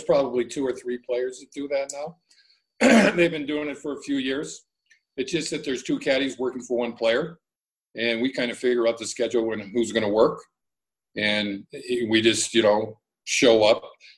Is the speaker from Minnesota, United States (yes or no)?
yes; Duluth, Minnesota, United States; I grew up in Duluth, Minnesota, so You know, that's where the hockey background comes from